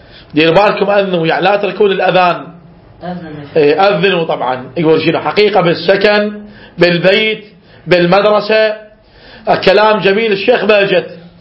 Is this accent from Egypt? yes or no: no; Iraq; مثل عندنا بالعراق احنا يقول ابو قراء وين يبين